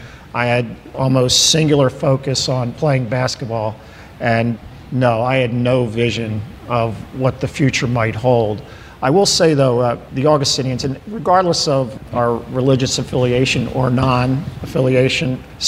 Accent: Ocean City, New Jersey, United States; also born or lived in Portland, Oregon; So I grew up in Ocean City, New Jersey. My first job was washing dishes at the Chatterbox on 9th and Central.

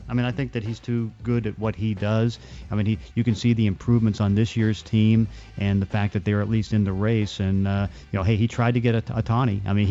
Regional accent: Braddock, Pennsylvania, United States; also born or lived in Forest Hills; I grew up in Braddock and Forest Hills, you know, kind of in suburbs and tough areas and all that stuff.

